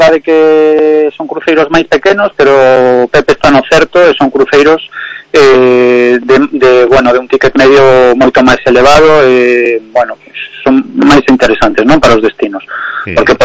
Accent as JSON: {"language": "Galician", "town": "A Coruña", "region": "Galicia", "country": "Spain", "said": "Da Coruña, do Leiros."}